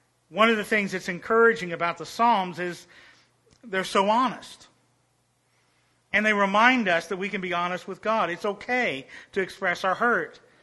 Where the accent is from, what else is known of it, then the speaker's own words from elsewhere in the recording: Oklahoma, United States; he saw that I was from Oklahoma.